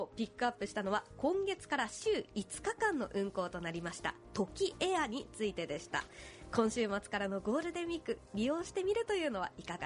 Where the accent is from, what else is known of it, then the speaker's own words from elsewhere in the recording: Shibata, Niigata, Japan; ぜひ私のふるさとの新潟県新発田市にも訪れてみてほしいんですね